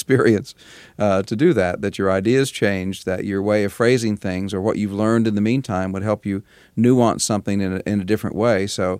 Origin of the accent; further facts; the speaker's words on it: Tulsa, Oklahoma, United States; born there; I was born in Tulsa, Oklahoma in 1950 in a Protestant family